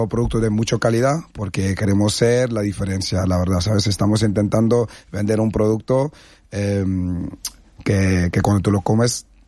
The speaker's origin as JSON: {"language": "Spanish", "country": "Netherlands", "said": "De Holanda."}